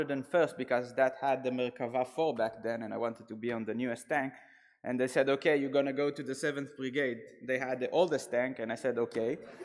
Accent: Netanya, Central District, Israel; I was born in Tel Aviv, raised in Netanya. I'm 38, almost 38 years old.

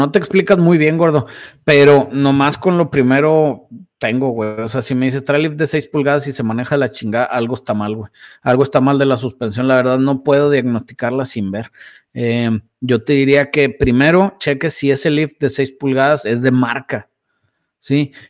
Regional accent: Saltillo, Coahuila, Mexico; Acá en mi pueblo hubiera mínimo pista de karts, pero en él. Güey, así estamos en Saltillo, güey.

